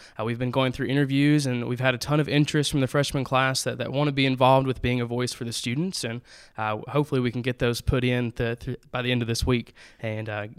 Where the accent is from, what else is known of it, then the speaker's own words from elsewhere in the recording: Madisonville, Tennessee, United States; Yeah, so I'm from Madisonville. It's a small town in East Tennessee. It's right in the middle of Knoxville and Chattanooga.